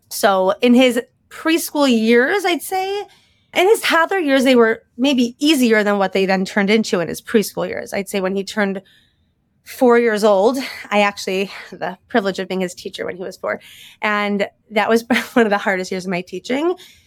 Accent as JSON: {"language": "English", "town": "Chicago", "region": "Illinois", "country": "United States", "tie": "born or raised there", "lives_now": "Lower Merion, United States", "said": "I was born and raised in Chicago."}